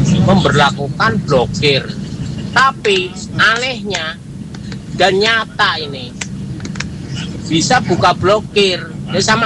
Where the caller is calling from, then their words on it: Kudus, Central Java, Indonesia; saya dari Kudus sampai Sayung lancar suara